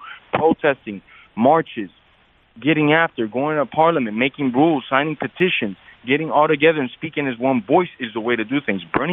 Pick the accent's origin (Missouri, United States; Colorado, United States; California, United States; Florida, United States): Florida, United States; Miami; I'm a Latin person. You know, I'm a minority in this country. Growing up in Miami, I wasn't maybe the biggest minority